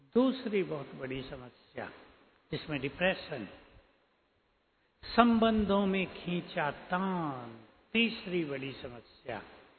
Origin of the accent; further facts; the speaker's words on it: Uttar Pradesh, India; born there; हमारे गांव के पास, जो हम जहां हमने जन्म लिया था यूपी में